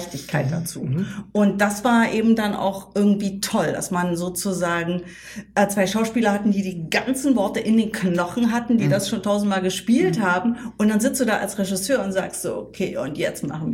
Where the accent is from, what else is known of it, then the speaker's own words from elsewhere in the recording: East Germany, Germany; Man muss ja auch sagen, ich komme aus dem Osten.